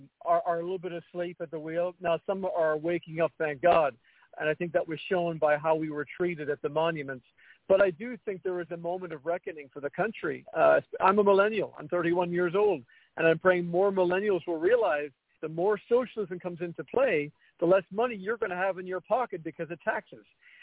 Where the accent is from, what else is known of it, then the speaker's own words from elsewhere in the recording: Ireland; growing up in Ireland